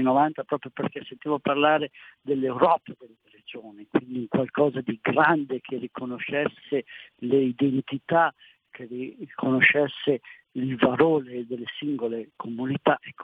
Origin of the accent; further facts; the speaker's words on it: Lombardy, Italy; parlando da lombardo ovviamente